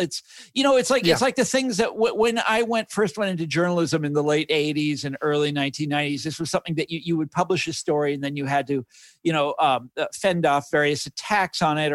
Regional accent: Kansas City, Missouri, United States; So when I was growing up in Kansas City, we were the antithesis of New York.

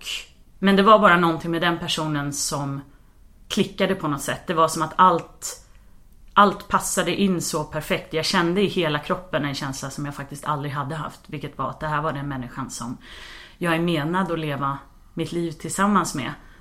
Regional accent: Stockholm, Stockholm County, Sweden; Jag är uppvuxen här i Stockholm på en stadsdel som heter Östermalm.

